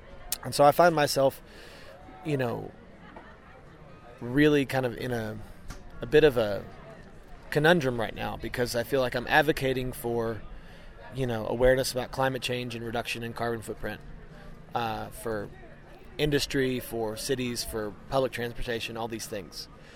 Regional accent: Lexington, Kentucky, United States; And it started in my hometown of Lexington, Kentucky, and went 330 miles down south to Bonnaroo Music Festival.

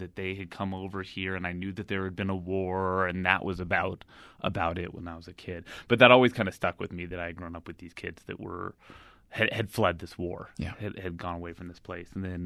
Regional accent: California, United States; I grew up in California

